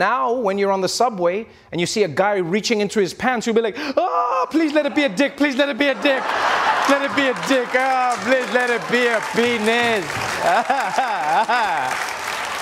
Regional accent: New York, United States; And you know, in a way, this is exciting as a New Yorker.

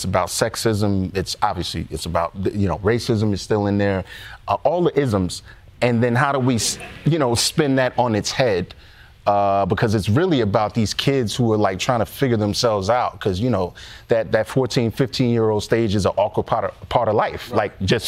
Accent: New York, United States; because we're born and raised in New York, right.

